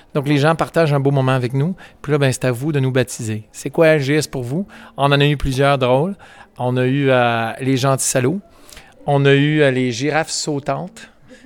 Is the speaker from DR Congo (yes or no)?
no; Ontario, Canada; Moi, j'habite à Ottawa. Donc, moi, je suis franco-ontarien de la région de la capitale nationale du Canada.